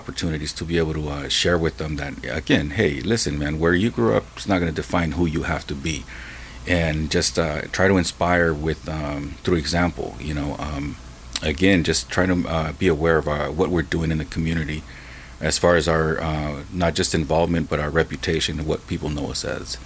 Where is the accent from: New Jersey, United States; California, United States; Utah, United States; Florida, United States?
California, United States; Santa Ana; So I grew up on Townsend Street in Santa Ana. I had a very, I'm going to say, colorful upbringing and in and out of trouble.